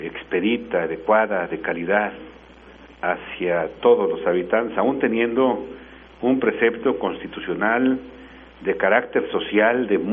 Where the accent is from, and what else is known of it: Mexico